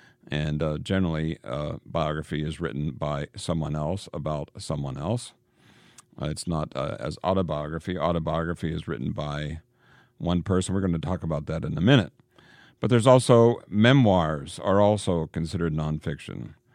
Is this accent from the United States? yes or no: no; Canada; Being a Canadian, we didn't have much exposure to American writers.